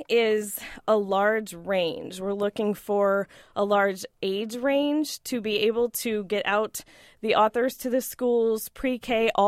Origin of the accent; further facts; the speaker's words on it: Sheridan, Wyoming, United States; also born or lived in Oklahoma; I grew up in Wyoming, in Sheridan, Wyoming, and then I went to Oklahoma, which is where I did my undergrad in elementary education